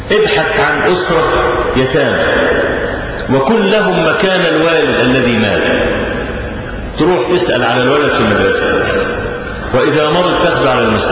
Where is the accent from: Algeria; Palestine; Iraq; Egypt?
Egypt